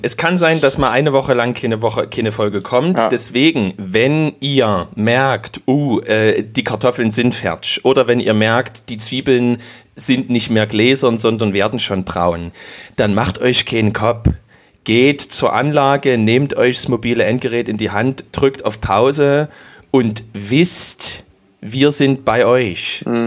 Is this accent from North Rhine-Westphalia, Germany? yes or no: no; Saxony, Germany; so ist eben Hip-Hop bei uns im Erzgebirge entstanden, ne?